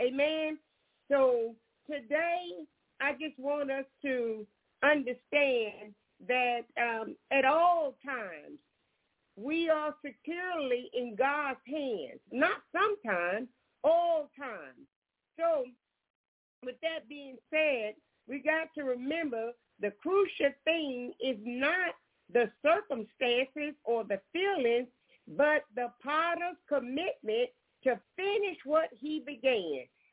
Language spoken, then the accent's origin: English; Jonesboro, Georgia, United States; I am from Jonesboro, Georgia, and we also have a ministry in Anniston, Alabama.